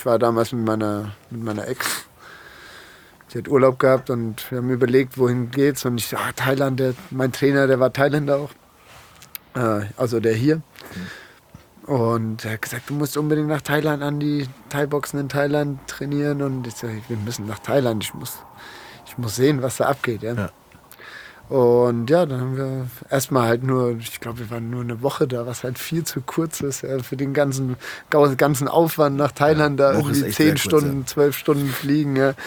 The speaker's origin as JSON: {"language": "German", "town": "Nuremberg", "region": "Bavaria", "country": "Germany", "said": "Ich komme ja ursprünglich aus Nürnberg und habe mich dann schon so mit 15, 16 eigentlich so ein bisschen von da verabschiedet, sag ich mal."}